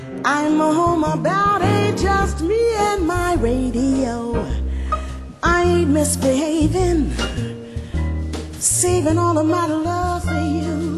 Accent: Macon, Georgia, United States; born there; the land where I was born. I was born in Macon, Georgia, a long time ago.

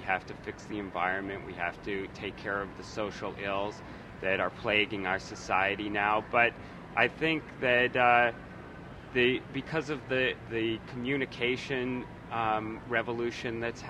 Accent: Boston, Massachusetts, United States; I'm from Boston. I guess that's the way we are.

